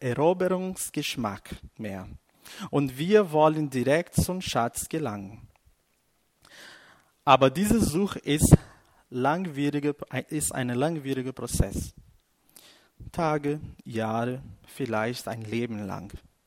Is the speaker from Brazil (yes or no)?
yes; Brazil; German is a second language; Ich komme aus Brasilien